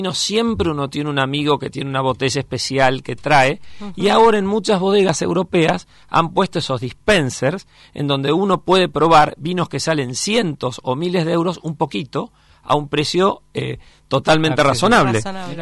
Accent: Buenos Aires, Argentina; yo soy porteño, a mucha honra, argentino

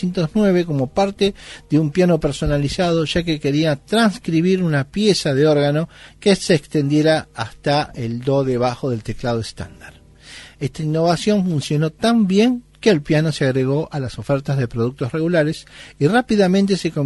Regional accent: Lanús, Buenos Aires Province, Argentina; now in Lomas de Zamora, Argentina; allá en Lanús, porque yo soy un groncho de Lanús, ahí vivo, vivo en Lomas, pero soy de allá de Lanús

